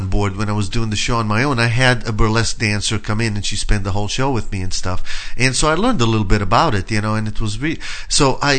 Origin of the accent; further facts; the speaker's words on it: Israel; I'm from Israel.